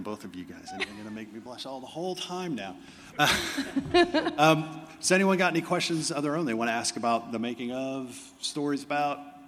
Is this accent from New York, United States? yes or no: no; Pennsylvania, United States; I grew up in Pennsylvania.